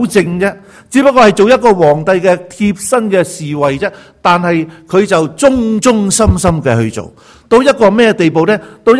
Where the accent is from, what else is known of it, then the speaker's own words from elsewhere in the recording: Hong Kong; now in Canada; 我系香港仔，唔系阿巴癫，就系香港出世长、土生土长嘅香港仔。咁嚟到加拿大之后，我都嚟咗好多年啦。